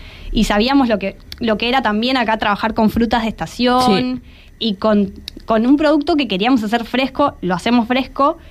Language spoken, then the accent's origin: Spanish; Argentina; como los tres somos argentinos